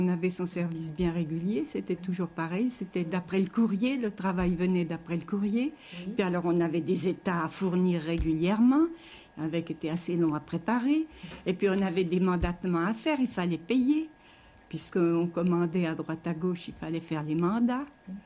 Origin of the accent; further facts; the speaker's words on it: Pithiviers, Centre-Val de Loire, France; now in Orléans, France; moi je me plais beaucoup à Orléans. Moi je suis natif de Pithiviers, j'aime mieux Orléans que Pithiviers. J'aime bien Pithiviers parce que c'est mon pays natal